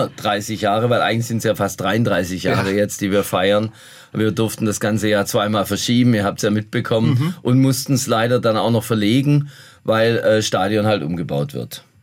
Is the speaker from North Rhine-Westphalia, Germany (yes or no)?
no; Munich, Bavaria, Germany; Ich komme aus München. Wir kommen aus München.